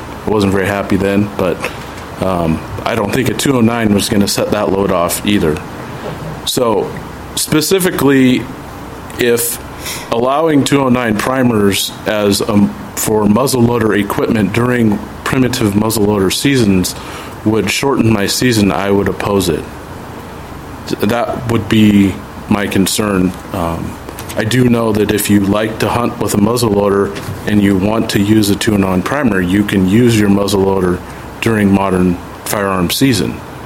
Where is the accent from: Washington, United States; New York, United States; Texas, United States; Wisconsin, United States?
Washington, United States; Pasco; I am a sportsman from Pasco, Washington.